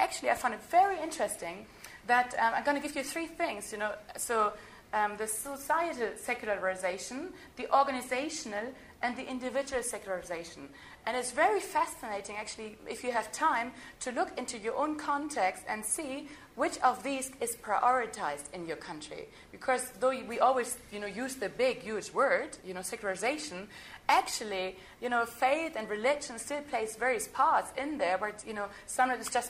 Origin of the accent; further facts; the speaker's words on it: Hamburg, Germany; I come from Germany.